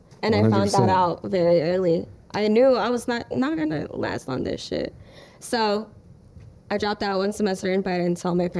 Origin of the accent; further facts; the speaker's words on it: Philippines; No, we're from Philippines.